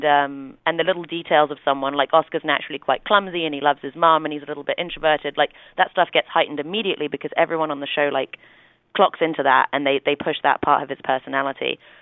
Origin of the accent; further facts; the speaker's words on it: London, United Kingdom; it's on par with what it felt like to be in New York as a Londoner